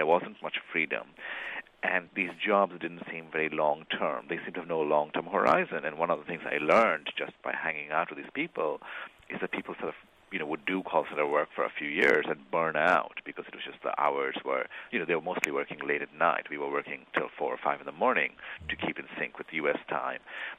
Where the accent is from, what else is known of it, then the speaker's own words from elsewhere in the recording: India; English is a second language; So personal transformation is a big part of, you know, my journey. Not only did I grow up in India, I grew